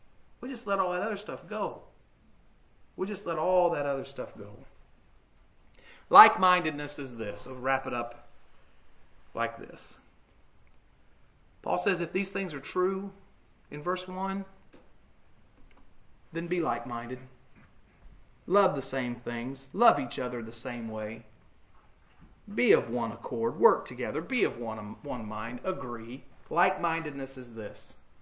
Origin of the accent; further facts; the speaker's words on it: Indiana, United States; I'm coming from a town of 2,000. There's that many just on this corner of town. Okay, I'm coming from Owen County, God's country, up here to great big old Terre Haute.